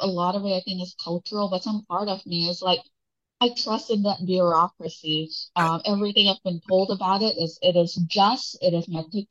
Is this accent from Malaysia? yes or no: yes; Malaysia; But growing up in Malaysia, you knew legends from Indian culture, from Malay culture, from indigenous culture, Chinese culture, all the little things and the supernatural stuff.